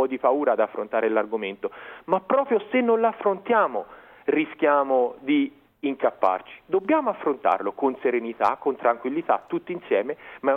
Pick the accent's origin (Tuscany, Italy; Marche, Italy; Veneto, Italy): Tuscany, Italy; Siena; proprio perché da senese amo la mia città, amo la mia festa